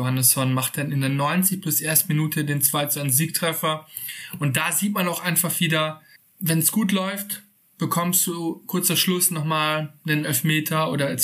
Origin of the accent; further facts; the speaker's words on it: Cologne, North Rhine-Westphalia, Germany; man kann einfach nur auch als Kölner neidlos sagen